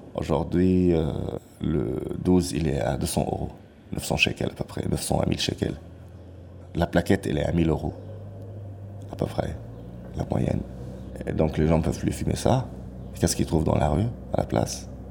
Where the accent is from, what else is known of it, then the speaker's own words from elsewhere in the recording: Jerusalem, Palestine; Je suis palestinien de Jérusalem-Est, la partie qui est toujours occupée par Israël. Je suis apatride, réfugié sur ma propre terre.